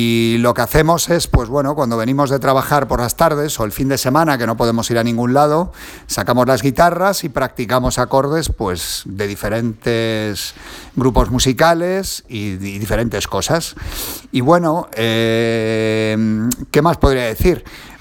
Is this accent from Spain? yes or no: yes; Spain; soy español y vivo en Madrid.